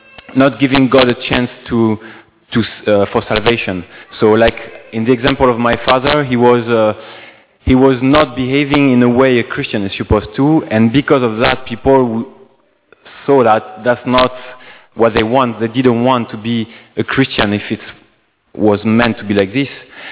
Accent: France; English is a second language; I'm from France

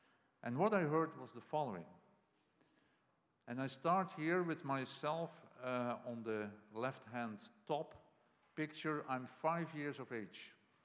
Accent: Netherlands; I grew up in the Netherlands, which is a very small country somewhere in northwestern Europe. And also in that small country, you have what is called a Bible Belt. And I grew up at the Bible Belt of the Netherlands.

